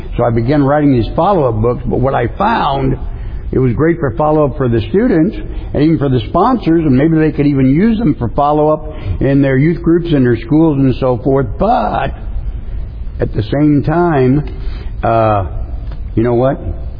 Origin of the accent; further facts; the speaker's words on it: St. Louis, Missouri, United States; I grew up in St. Louis, Missouri. And for vacation, we didn't have a lot of money. My dad was a mail carrier.